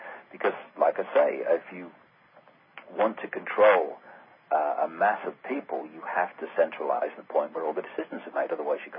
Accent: United Kingdom; born there; I have an experience as … who was born in Britain, and if I hadn't been born on some piece of land, I would have drowned. So I was actually born on this piece of land, and they called it Britain at the time

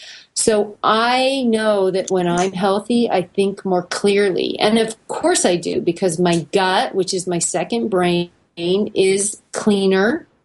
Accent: California, United States; We know now the Central Valley, I'm from California, and we're hearing it a lot

